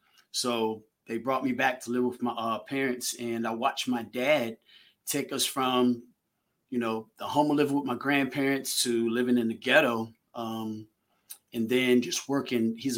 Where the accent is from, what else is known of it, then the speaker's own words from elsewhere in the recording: Manassas, Virginia, United States; also born or lived in Haymarket, Virginia; Well, I was born in, I'm from Manassas, Virginia.